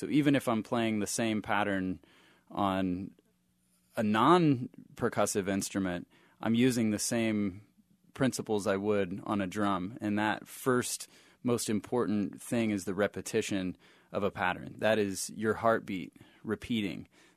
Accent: Kansas, United States; And I said, actually, man, I'm from Kansas. I'm from right here.

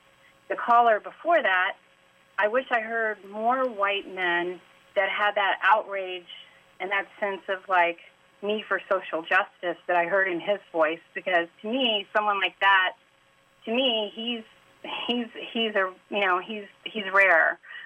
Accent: Tallahassee, Florida, United States; Hi. Yes, I grew up here in Tallahassee. I also taught in the past.

